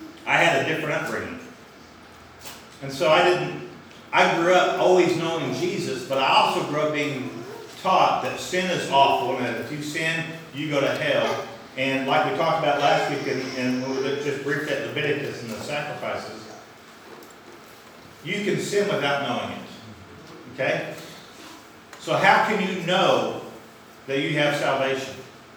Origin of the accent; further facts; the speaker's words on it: Texas, United States; I've met most of you. I'm from Texas. I have a daughter.